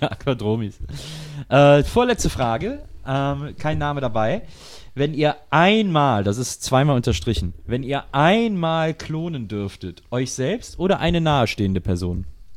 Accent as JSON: {"language": "German", "region": "West Germany", "country": "Germany", "said": "Ich komme ja auch aus Westdeutschland."}